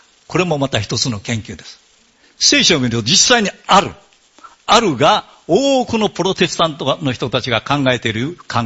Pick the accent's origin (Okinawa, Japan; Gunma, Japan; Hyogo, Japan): Okinawa, Japan; 私たち沖縄の人たちは、もうやがてお盆が来ますね。